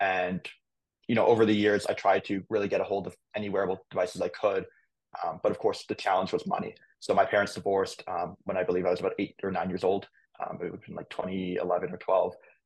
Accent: Toronto, Ontario, Canada; So, I grew up in Toronto, Canada. My mom was Israeli and my dad was Canadian.

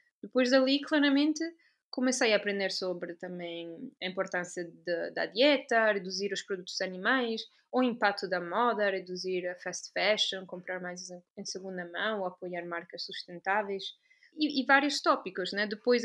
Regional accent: Trieste, Friuli-Venezia Giulia, Italy; Portuguese is a second language; now in Lisbon, Portugal; Eu sou italiana, sou de uma cidade que se chama Trieste, que fica no nordeste da Itália.

